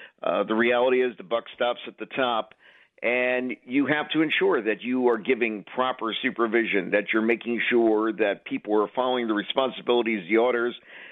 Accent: Fair Lawn, New Jersey, United States; Exit 160. Grew up in Fairlawn, Fairlawn High, Montclair State, you name it.

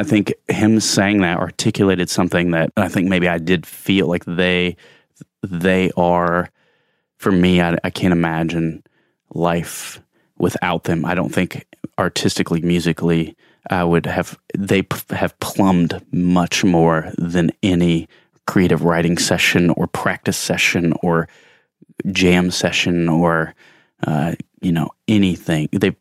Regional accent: Muncie, Indiana, United States; Oh, see, I'm from Muncie, Indiana, and it was probably mid-2000

